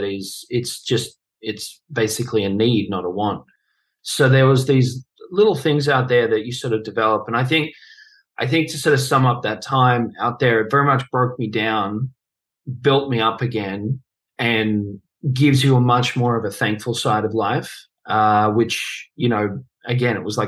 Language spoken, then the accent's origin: English; Australia; the kind of sports that I was doing in growing up in Australia is very Australian sports.